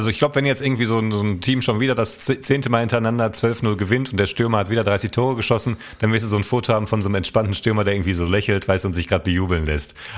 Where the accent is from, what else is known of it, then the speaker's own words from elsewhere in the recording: Hesse, Germany; ich bin Hesse